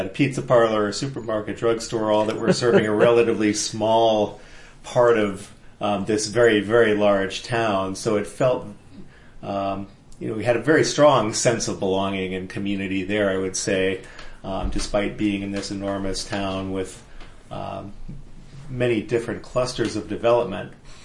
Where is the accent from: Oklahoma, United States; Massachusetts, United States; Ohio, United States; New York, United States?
Massachusetts, United States; Framingham; I came here relatively late in life after growing up in New England for 25 years or so.